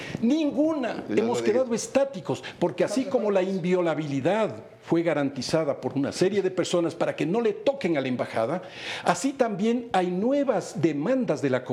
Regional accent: Ecuador; para que tú sepas el dolor que los ecuatorianos tenemos.

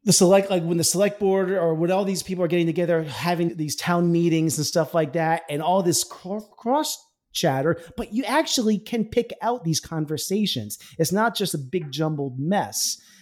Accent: New England, United States; I mean, we are both from New England

